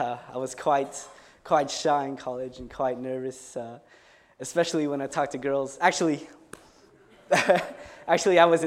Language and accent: English; Vallejo, California, United States; I grew up in Vallejo, California, which is 20 minutes north of San Francisco.